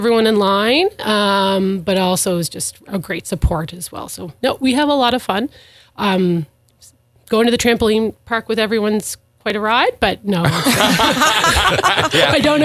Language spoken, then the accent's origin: English; Surrey, Prince Edward Island, Canada; So I grew up in Surrey, born and raised on a potato farm, of all things, really live in the PEI lifestyle.